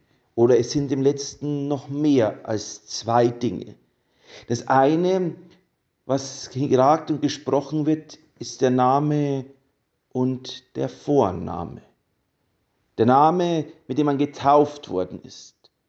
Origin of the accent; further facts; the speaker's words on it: Traunstein, Bavaria, Germany; ich komme aus Traunstein, einem Ort, der für mich immer zu Hause sein wird und zu Hause bleiben wird. Die ersten Schritte habe ich dort gelernt, das Ministrieren, die schulische Laufbahn bin ich dort durchlaufen.